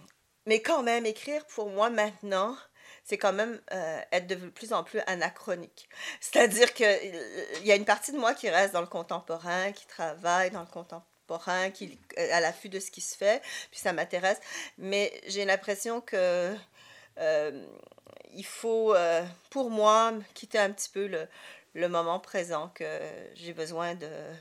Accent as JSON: {"language": "French", "region": "Quebec", "country": "Canada", "said": "je pense que je suis du Québec et de l'Amérique du Nord."}